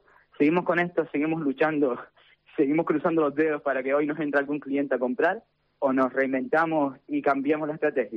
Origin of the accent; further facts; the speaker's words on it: El Tablero, Canary Islands, Spain; Quisimos modernizar el sur, quisimos modernizar mi pueblo, el Tablero, que al final es un pueblo que nunca se ha abierto algo diferente.